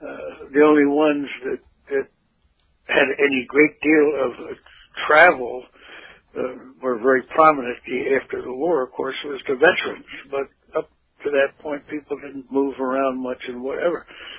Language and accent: English; Glassboro, New Jersey, United States; Well, grew up in a town called Glassboro, New Jersey, a small town. Most towns in South Jersey at the time and even now are small towns.